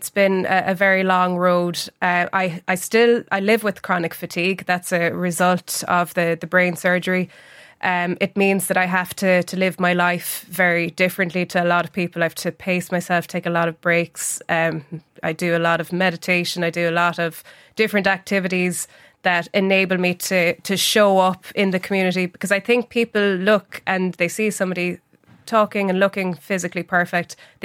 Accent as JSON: {"language": "English", "region": "County Cork", "country": "Ireland", "tie": "born or raised there", "said": "when I was growing up in North Cork"}